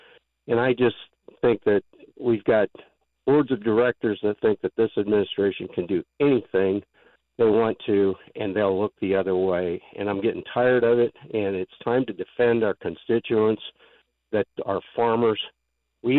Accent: United States; I'm a farmer from McLean County, and tariffs.

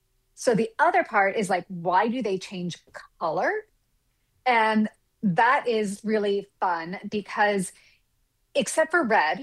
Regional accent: Appalachia, United States; born or raised there

